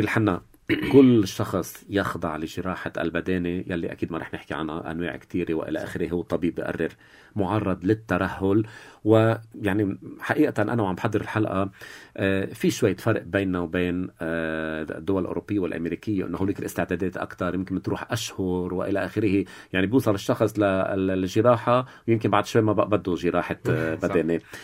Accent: Lebanon; دائما كلبنانيين ننبعث مجددا إلى الأحسن

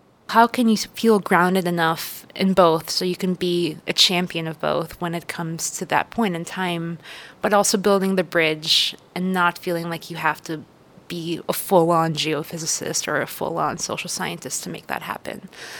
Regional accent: Egypt; I'm originally from Egypt, and we traveled there growing up a lot.

